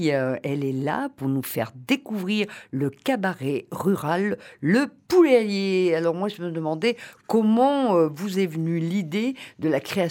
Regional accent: Royan, Nouvelle-Aquitaine, France; Moi, je suis de Royon

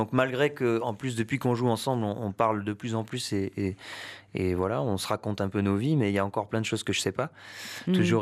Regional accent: Auvergne-Rhône-Alpes, France; Oui, parce que je suis du Puy-de-Dôme.

